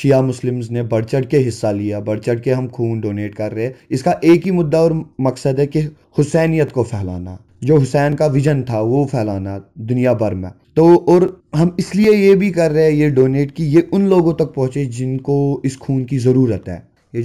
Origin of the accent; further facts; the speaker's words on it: Budgam, Jammu and Kashmir, India; और मैं बड़गाम का रहने वाला हूँ।